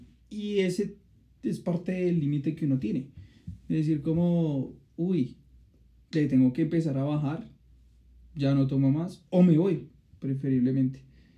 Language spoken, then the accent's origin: Spanish; Bogotá, Bogotá Capital District, Colombia; Digamos que nosotros acá somos de Bogotá.